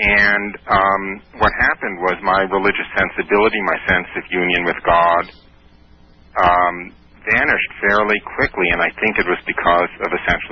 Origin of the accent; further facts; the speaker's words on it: New York, United States; And I was raised outside of New York City in a kind of typical German-Jewish refugee community.